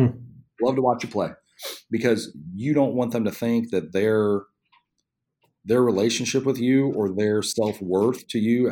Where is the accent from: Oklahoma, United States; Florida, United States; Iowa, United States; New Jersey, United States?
Oklahoma, United States; Heck, Pete, I grew up in Central Oklahoma, cornfields, and you grew up in Chicago.